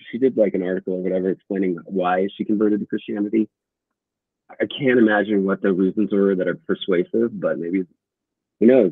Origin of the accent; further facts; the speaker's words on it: West Coast, United States; But I grew up on the West Coast.